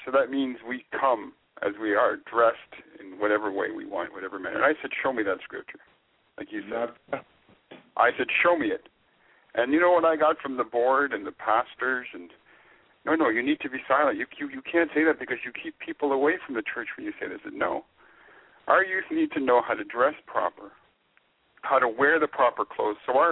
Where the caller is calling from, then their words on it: Ontario, Canada; I'm calling from Ontario.